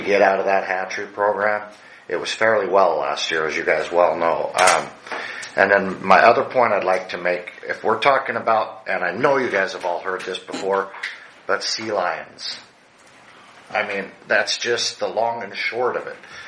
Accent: Aberdeen, Washington, United States; So I'm new to this whole process. … I'm from Aberdeen. I'm also part of the Pogie Club.

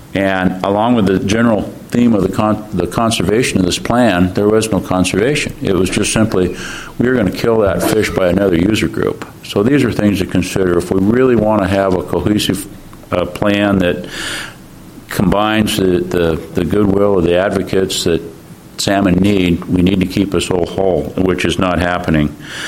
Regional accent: Astoria, Oregon, United States; I'm from Astoria. I have a processing plant.

